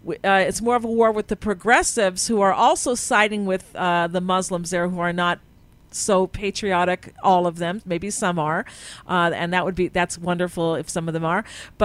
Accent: United States; I mean, when you and I grew up in the United States, it was a completely different country, different value system.

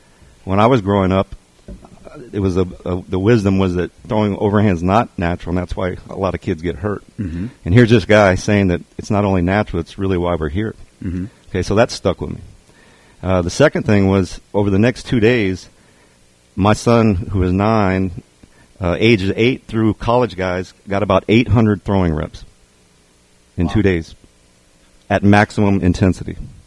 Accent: Las Vegas, Nevada, United States; also born or lived in Texas; Born in Texas, grew up in Las Vegas.

